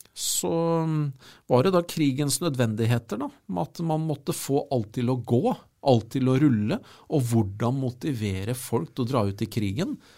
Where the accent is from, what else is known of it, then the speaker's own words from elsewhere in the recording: Kråkerøy, Østfold, Norway; Og når jeg vokste opp på Kråkerøy